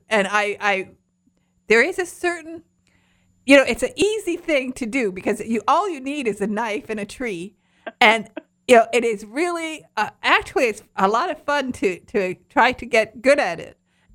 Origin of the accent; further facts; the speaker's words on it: Baraga, Michigan, United States; Yeah. Oh, wow. Isn't it wonderful? It was a wonderful place to grow up there.